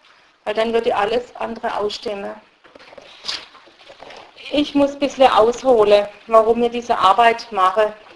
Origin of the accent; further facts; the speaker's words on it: Southern Germany, Germany; also born or lived in Russia; Ich bin dann in Süddeutschland aufgewachsen. Es war sehr schwierig für mich, als Zugereiste in einem Dorf zu leben. Man hat uns sehr als Flüchtlinge verachtet.